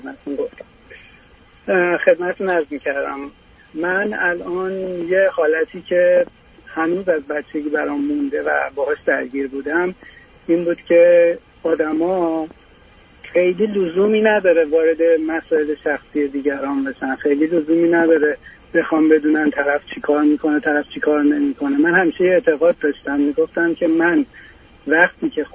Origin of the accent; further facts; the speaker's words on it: Iran; moved away as an adult; من 38 ساله و خانمم 34 سال. تقریبا چند سال هست که از ایران مهاجرت کردیم. هر دومون هم تحصیلات لیسانس خودمون رو از ایران گرفتیم،